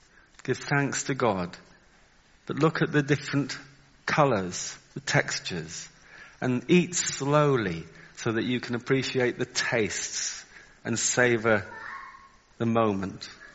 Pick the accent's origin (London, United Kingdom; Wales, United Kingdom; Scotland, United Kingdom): Wales, United Kingdom; Maybe just because I'm Welsh. Oh, I shouldn't have mentioned I'm Welsh.